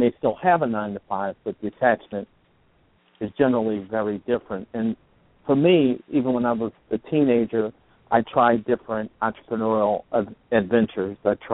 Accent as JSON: {"language": "English", "town": "Philadelphia", "region": "Pennsylvania", "country": "United States", "tie": "born or raised there", "lives_now": "New Jersey, United States", "said": "Well, I grew up in Philadelphia, and I lived in Philadelphia for the first 24 years of my life. Moved out briefly into New Jersey, actually, to go to school at DeVry Tech. Moved back home to Philadelphia"}